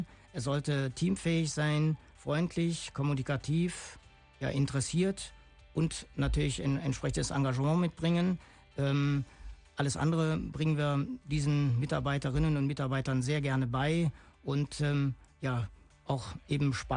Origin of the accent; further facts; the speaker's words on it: Düsseldorf, North Rhine-Westphalia, Germany; born there; ich bin auch in Düsseldorf geboren